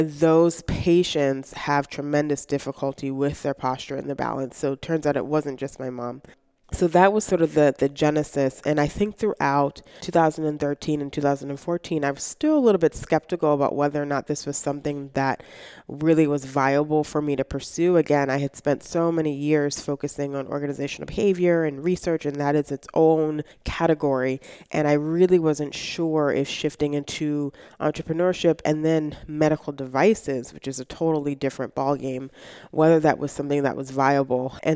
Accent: Baltimore, Maryland, United States; now in Pittsburgh, United States; So I came to Pittsburgh. I'm not originally from here. I'm from Baltimore, and came here to get a PhD at Carnegie Mellon in organizational behavior in 2009.

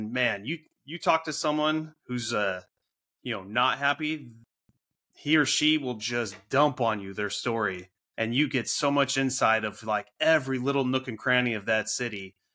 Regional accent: California, United States; also born or lived in Orange County / San Diego; and raised here in Central California, later moved down to Orange County in San Diego. But, you know, I grew up in Central California.

